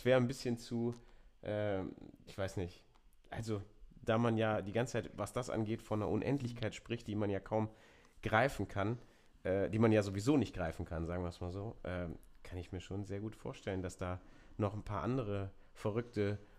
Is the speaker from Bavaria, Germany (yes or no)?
no; Mönchengladbach, North Rhine-Westphalia, Germany; Ich komme aus Mönchengladbach, bin ein Gladbacher Jung, der Fohlen.